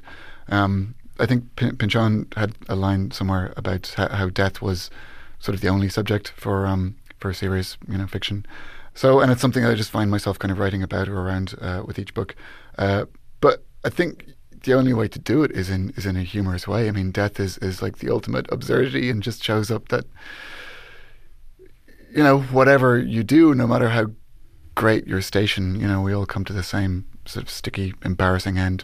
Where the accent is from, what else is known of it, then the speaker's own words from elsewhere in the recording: Dublin, Leinster, Ireland; I mean, I'm from Dublin.